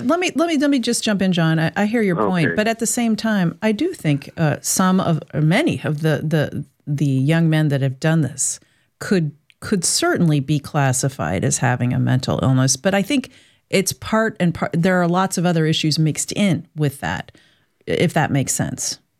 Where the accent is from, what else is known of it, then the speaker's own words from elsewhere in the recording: Dayton, Ohio, United States; Me too, Marilyn. That's where I grew up, and I spent a lot of time in the Oregon District as a young adult.